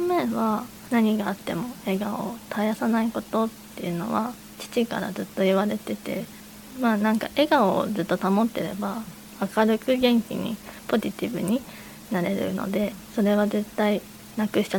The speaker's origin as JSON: {"language": "Japanese", "town": "Fujisawa", "region": "Kanagawa", "country": "Japan", "tie": "born or raised there", "said": "ずっと藤沢で、生まれて育っているので"}